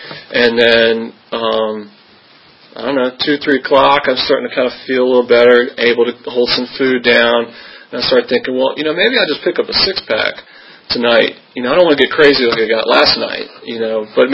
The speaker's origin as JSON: {"language": "English", "town": "Williamsburg", "country": "United States", "tie": "born or raised there", "said": "You know, I grew up in Williamsburg, and my mom was an alcoholic, but she was just getting sober when I was around 2 or 3"}